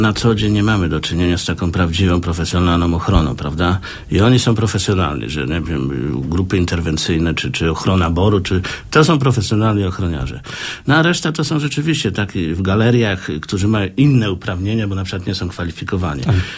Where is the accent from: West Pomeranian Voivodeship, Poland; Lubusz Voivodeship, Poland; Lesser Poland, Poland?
Lubusz Voivodeship, Poland; Drzonków; Drzanków to jest moja wioska, gmina Zielona Góra to jest moja gmina, a Zielona Góra to jest moje miasto, prawda?